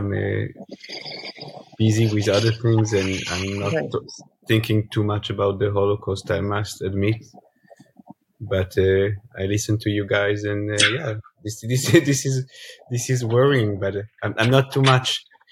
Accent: Switzerland; I grew up in Switzerland

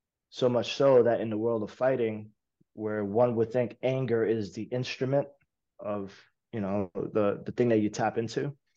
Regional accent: New York City, New York, United States; I grew up in New York City, so it was a no-brainer.

